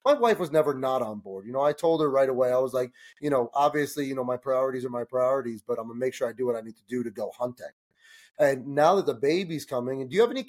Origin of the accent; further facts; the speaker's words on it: New Jersey, United States; we grew up in New Jersey. And where we grew up in Jersey, I don't know if you're familiar with like the East Coast, New York area at all.